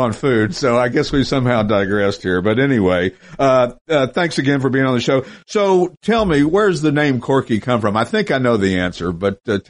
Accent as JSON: {"language": "English", "town": "Knoxville", "region": "Tennessee", "country": "United States", "said": "the girl knew I was from the South, from Knoxville."}